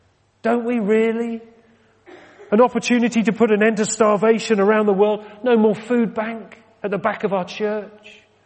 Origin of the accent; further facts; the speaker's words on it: Exeter, South West England, United Kingdom; born there; Many of you will know that I was born in Exeter, down in Devon.